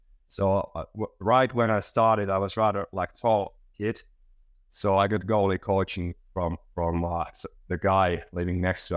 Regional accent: Helsinki, Uusimaa, Finland; English is a second language; now in Espoo, Finland; I'm from Helsinki, Finland, or nowadays I live in Espoo, the suburbs here.

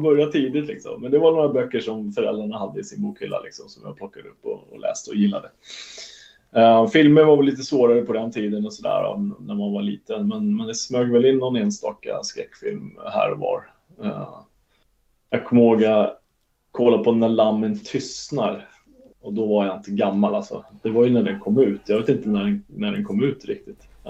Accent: Huddinge, Stockholm County, Sweden; born or raised there; now in Värmdö, Sweden

